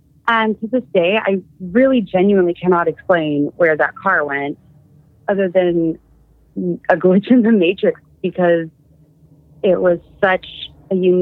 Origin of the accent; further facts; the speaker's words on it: Seattle, Washington, United States; I'm from Seattle.